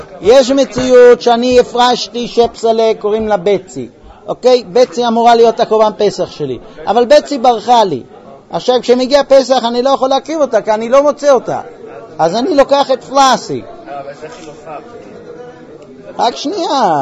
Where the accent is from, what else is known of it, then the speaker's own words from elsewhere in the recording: United States; also born or lived in Jerusalem; now in Israel; אני נולדתי בירושלים קריית משה, גדלתי בארצות הברית, חזרתי לירושלים, ועכשיו אנחנו מחולקים בין כוכב יעקב לירושלים.